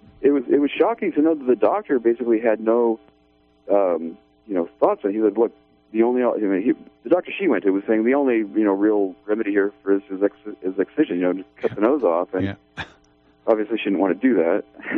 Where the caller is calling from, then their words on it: Redway, California, United States; Yeah, hi, I'm from Redway, California.